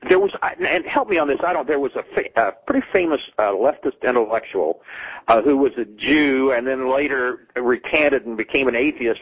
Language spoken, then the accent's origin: English; Illinois, United States; When I was going to school at LSU, I'm from Illinois, and I take the old Illinois Central down, the city of New Orleans.